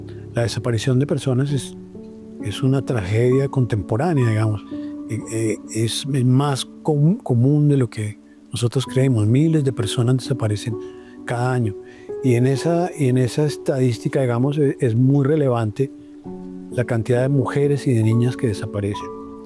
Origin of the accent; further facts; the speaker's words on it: Bogotá, Colombia; yo soy bogotano, entonces yo quería una novela que hablara de Bogotá contemporánea